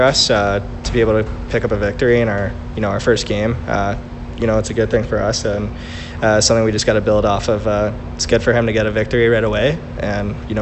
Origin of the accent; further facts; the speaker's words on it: Boston, Massachusetts, United States; from Boston, Massachusetts, and 18 years old.